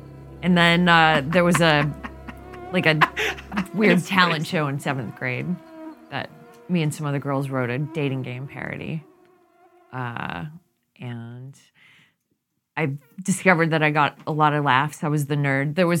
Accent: Texas City, Texas, United States; I grew up in Texas.

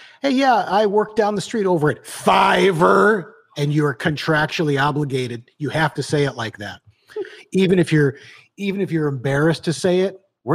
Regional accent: Detroit, Michigan, United States; moved away as an adult; now in New York, United States; I'll always feel like I'm from Detroit, but I have lived in New York long enough to kind of feel like, well, I'm close.

